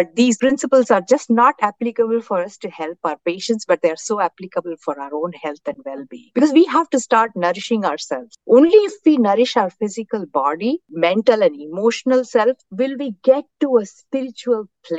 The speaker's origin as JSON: {"language": "English", "country": "India", "first_language": "Tamil", "second_language": "English", "said": "elderly parents' health and wellness in India. And I remembered my mother used to say a prayer in my native language. I speak Tamil."}